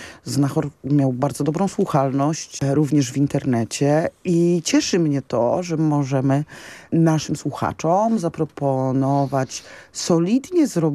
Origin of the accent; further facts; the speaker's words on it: eastern borderland, Poland; A ja sama prywatnie pochodzę z podgranicy wschodniej. Znam te wsie, w których nie dogadam się po polsku. I znam tę sytuację, w której kwestia religii nie jest tak oczywista jak w znakomitej większości Polski